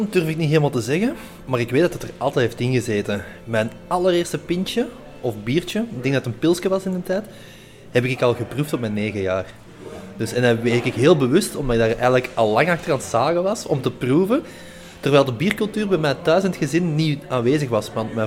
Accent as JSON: {"language": "Dutch", "town": "Arendonk", "region": "Flanders", "country": "Belgium", "tie": "born or raised there", "said": "En dan ben ik gaan solliciteren in een café in Arendonk, waar ik vandaan kom."}